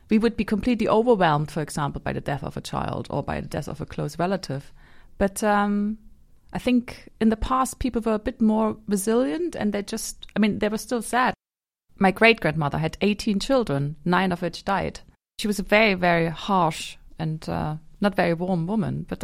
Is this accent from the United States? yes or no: no; East Germany, Germany; So I grew up in East Germany, and I lived next to a Russian barracks.